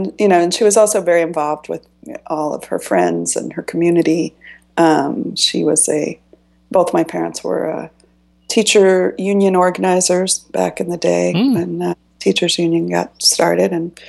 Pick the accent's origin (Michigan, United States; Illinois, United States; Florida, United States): Florida, United States; Miami; No, actually, exactly the opposite. I grew up in Miami, Florida.